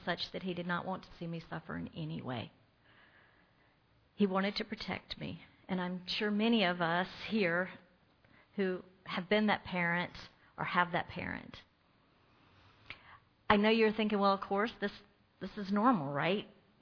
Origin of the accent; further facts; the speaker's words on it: Mississippi, United States; Most of you know that I was born and raised in Mississippi.